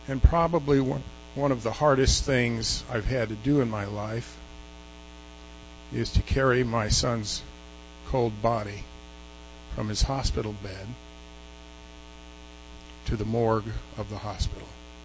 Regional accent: Los Angeles, California, United States; I was born and raised in Los Angeles, just a few miles south of the Rose Bowl, and was raised as a Catholic.

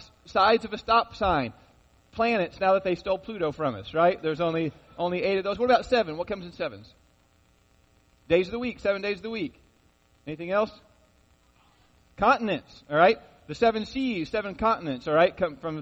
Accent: Scottsburg, Indiana, United States; now in Shelbyville, United States; But growing up in Scottsburg, and my dad was a big basketball fan

